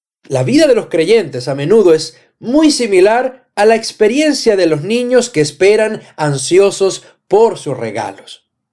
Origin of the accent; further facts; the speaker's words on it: Venezuela; En mi país, Venezuela, antes de la Navidad, acostumbrábamos a escribir cartas al niño